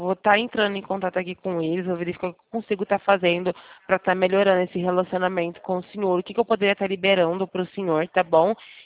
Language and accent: Portuguese; Campinas, São Paulo, Brazil; do interior de São Paulo, sou de Campinas